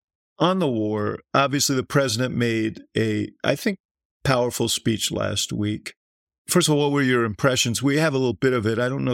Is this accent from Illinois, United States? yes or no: yes; Chicago, Illinois, United States; I hear what you're saying, Scott, but I'm from Chicago. We had a 6-year-old stabbed to death.